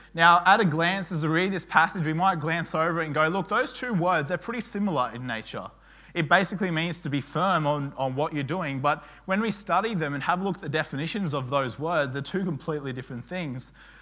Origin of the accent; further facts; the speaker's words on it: Tamworth, New South Wales, Australia; like growing up in Tamworth, we obviously were out in the bush and we'd do certain things.